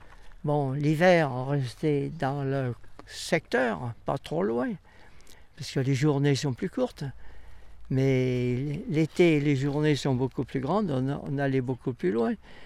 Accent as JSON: {"language": "French", "town": "Montélimar", "region": "Auvergne-Rhône-Alpes", "country": "France", "tie": "born or raised there", "also_born_or_lived": "Paris", "said": "je suis né dans la région. Je suis né à Montélimar, dans les mines de nougat."}